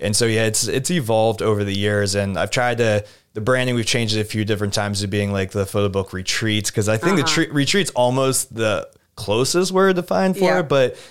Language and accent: English; Glendive, Montana, United States; born there; I was born in Montana, Glendive, which is kind of the worst part of Montana.